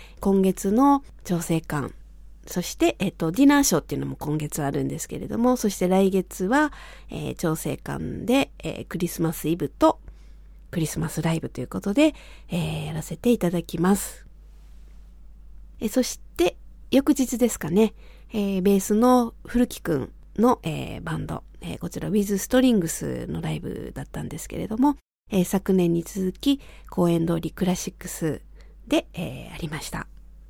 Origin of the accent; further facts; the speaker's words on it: Kobe, Hyogo, Japan; そして私のふるさとでもある神戸という、そういうね、関西で